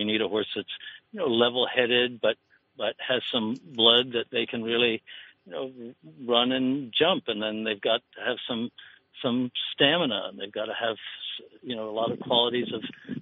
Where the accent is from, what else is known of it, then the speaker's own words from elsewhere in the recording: New York, United States; So I grew up riding on Long Island.